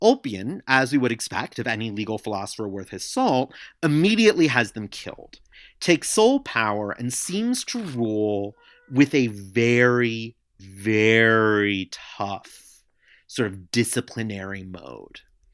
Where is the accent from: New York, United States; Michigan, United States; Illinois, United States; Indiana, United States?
New York, United States; New York City; Yeah. I mean, look, I grew up in New York City. It's a big problem now.